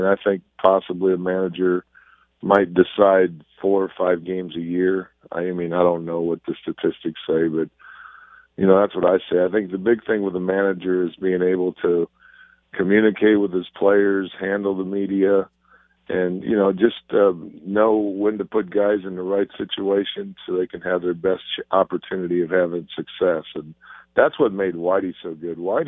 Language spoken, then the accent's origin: English; St. Louis, Missouri, United States; growing up in St. Louis and getting traded from your hometown, it was pretty crushing at first.